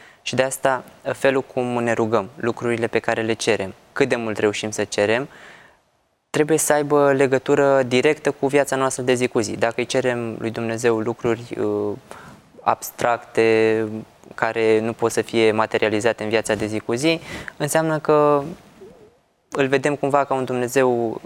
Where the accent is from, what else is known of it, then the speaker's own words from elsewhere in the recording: Romania; auzind că suntem din România